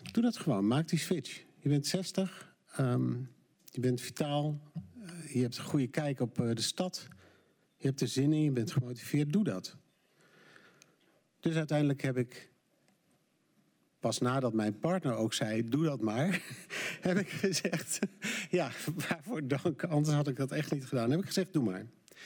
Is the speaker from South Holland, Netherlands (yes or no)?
no; Zwolle, Overijssel, Netherlands; born there; Ik ben in 1958 geboren in Zwolle, om de hoek bij Ellie. Oma werd door mij gefrequenteerd als scout in die jaren al. Ik werd geboren in een christelijk gezin, een gereformeerd gezin in Zwolle